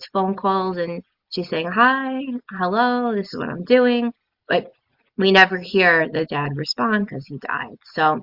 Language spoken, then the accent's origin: English; New York, United States; I'm from New York, and New York has changed a bit. I was born in 84. I used to go in the city in the 90s